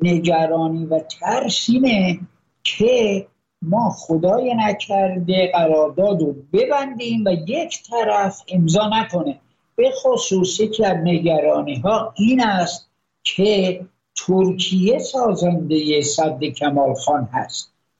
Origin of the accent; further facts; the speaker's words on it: Iran; بنده به عنوان یک ایرانی خیلی میل دارم